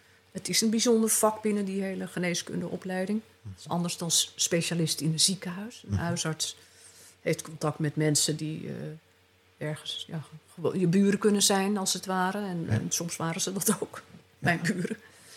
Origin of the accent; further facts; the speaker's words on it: Amsterdam, North Holland, Netherlands; ik kom uit Amsterdam.